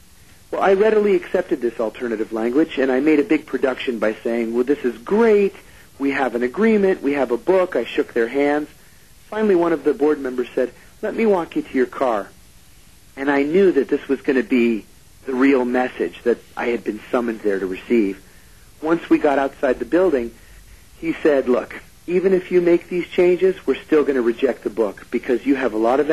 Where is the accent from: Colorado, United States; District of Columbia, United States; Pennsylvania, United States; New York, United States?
Pennsylvania, United States; it's not classified that I was raised in Western Pennsylvania, and it's not classified that I speak Greek.